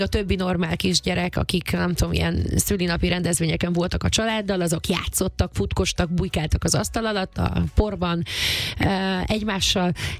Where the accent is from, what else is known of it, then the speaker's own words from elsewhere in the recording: Vojvodina, Serbia; born there; Én már előtte is énekeltem aktívan Vajdaságban, ugye vajdasági szülött vagyok, és hát nagyon kevés lehetőségünk volt kisebbségi magyarként egyébként ott karriert befutni